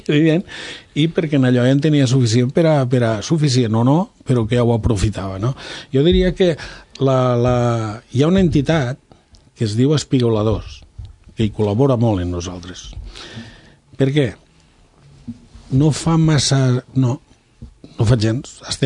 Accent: Catalonia, Spain; jo vinc de les Terres de l'Ebre, suposo que per la forma de parlar se m'haurà descobert la procedència.

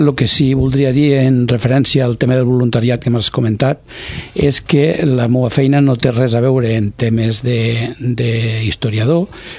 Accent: Corbera d'Ebre, Catalonia, Spain; vinc des de Corbera d'Ebre, un poblet de la Terra Alta

